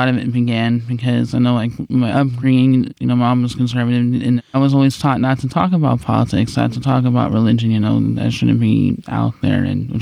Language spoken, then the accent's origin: English; New York, United States; I grew up in New York, and it was very close in, you know, for us.